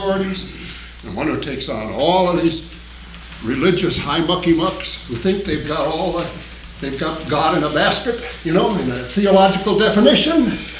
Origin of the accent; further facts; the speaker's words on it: South Dakota, United States; It's sort of the way Minnesotans feel about my home state, South Dakota.